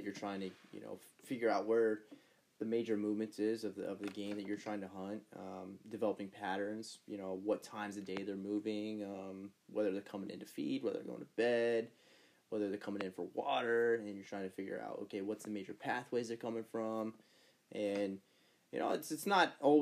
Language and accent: English; Arizona, United States; I would never have done that ever growing up in Arizona.